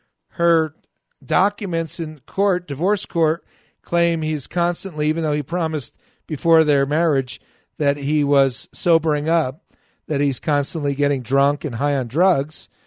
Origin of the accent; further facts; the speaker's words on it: New Jersey, United States; And I grew up in New Jersey.